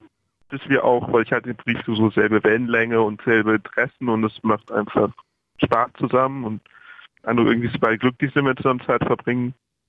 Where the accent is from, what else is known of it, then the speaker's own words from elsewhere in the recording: Berlin, Germany; now in Frankfurt am Main, Germany; aus Frankfurt, aber ich komme aus Kreuzberg.